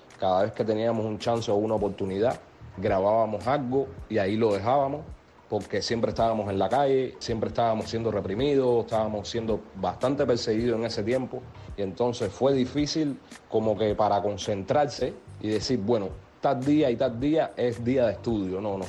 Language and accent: Spanish; Cuba